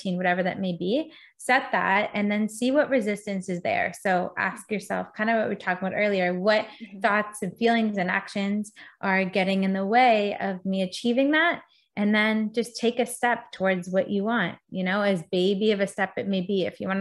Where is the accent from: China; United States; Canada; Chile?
Canada; He's from Toronto, like I am from Canada.